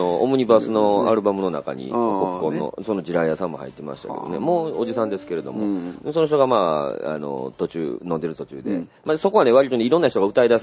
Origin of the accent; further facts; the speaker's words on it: Shiga, Japan; 滋賀県から来ましたと、皆さん滋賀県ご存知でしょうかって言ったら、うん、でシーンってしててね、うん、琵琶湖のあるとこですって言ったら